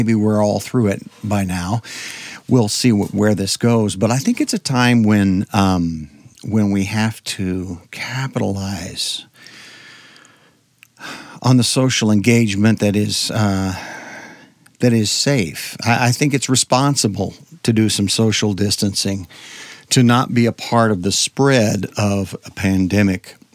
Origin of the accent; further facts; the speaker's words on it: Nebraska, United States; I grew up in Nebraska, so it wasn't a big shock to me